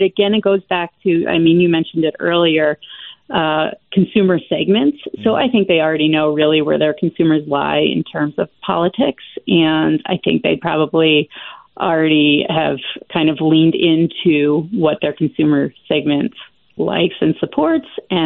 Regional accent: Pennsylvania, United States; I do like tailgating, but I grew up in Pennsylvania, so I'm very familiar with Penn

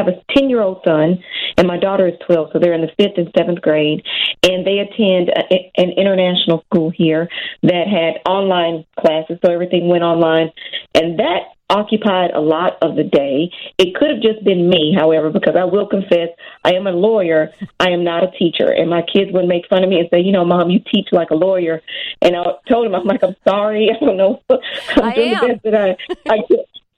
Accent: United States; because I am from America

